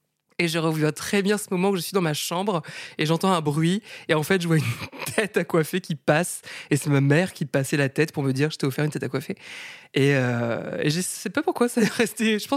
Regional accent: L'Haÿ-les-Roses, Île-de-France, France; also born or lived in Châtenay-Malabry; Je suis née à Châtenay-Malabry. Mais j'ai grandi à L'Haÿ-les-Roses, qui est une ville, j'allais presque dire un village, mais c'est quand même une ville. Et dans le 94, le Val-de-Marne

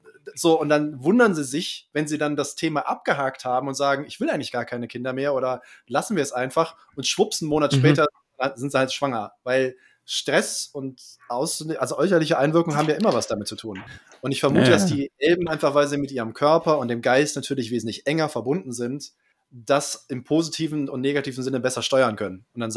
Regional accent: Jena, Thuringia, Germany; ich bin aus Jena.

